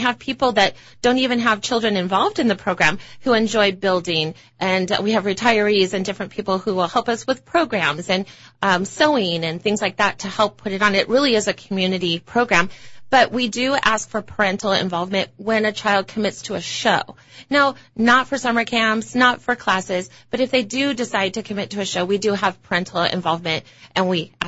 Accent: Glendora, California, United States; I grew up in Glendora.

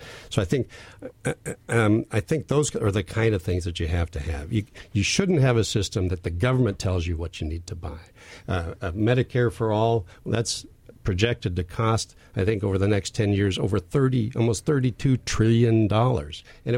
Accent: Washington, United States; I was born and raised in Central Washington. This is where my business is. This is where I've raised my family. And I intend to stay here. This is my home.

